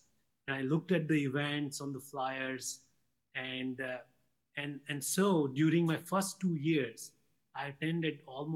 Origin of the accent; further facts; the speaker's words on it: Rajasthan, India; I'm an international student from India. I come from Rajasthan, a northwestern state in India.